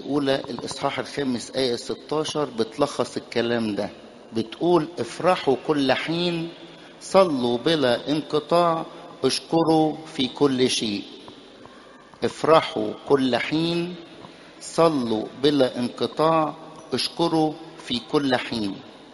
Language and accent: Arabic; Egypt; القديس العظيم الأنبا أنطونيوس عندنا في مصر